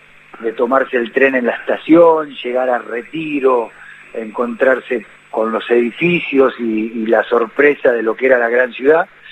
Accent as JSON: {"language": "Spanish", "town": "Lima", "region": "Buenos Aires Province", "country": "Argentina", "tie": "born or raised there", "said": "Lima es partido de Zárate"}